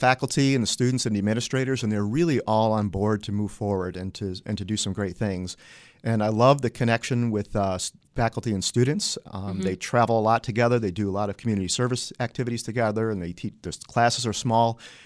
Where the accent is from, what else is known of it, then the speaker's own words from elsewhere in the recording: Tonawanda, New York, United States; As I said, I grew up here in Tonawanda. I went to Kenmore East High School